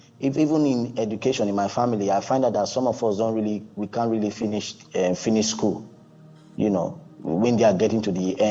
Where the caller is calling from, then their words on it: Ireland; I'm streaming from the Republic of Ireland.